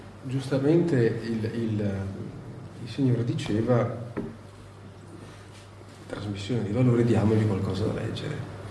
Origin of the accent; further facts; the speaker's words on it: Modena, Emilia-Romagna, Italy; vengo da Modena, il mio provincialismo.